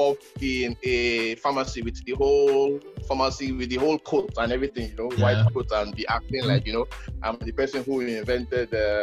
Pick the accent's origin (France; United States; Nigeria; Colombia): Nigeria; Lokoja, Kogi; for me, a small town boy, I grew up in Lokoja with my mother.